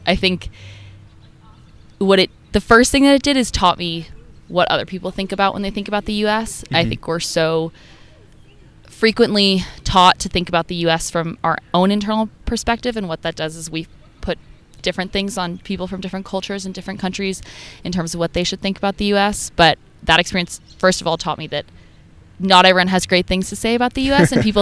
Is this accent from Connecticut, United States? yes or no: yes; Connecticut, United States; Where's home? I say Connecticut.